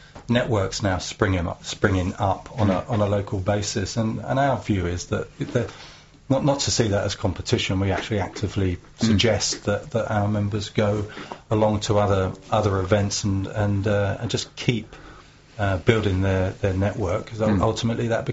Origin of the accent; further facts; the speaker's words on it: New Eltham, London, United Kingdom; Well, I grew up in New Alton, which is just over the hill from Chislehurst